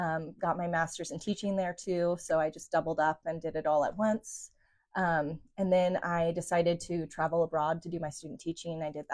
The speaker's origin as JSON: {"language": "English", "town": "Portland", "region": "Oregon", "country": "United States", "tie": "born or raised there", "said": "And growing up in Portland, Bend was always a place that I visited and loved."}